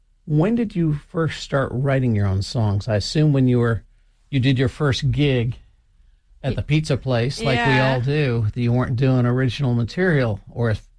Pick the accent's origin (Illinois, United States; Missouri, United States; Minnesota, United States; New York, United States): Missouri, United States; St. Louis; I was raised in St. Louis.